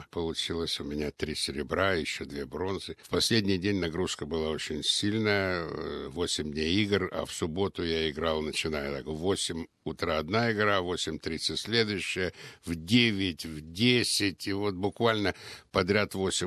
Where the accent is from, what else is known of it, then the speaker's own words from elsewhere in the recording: Russia; А все понимали, что я из России.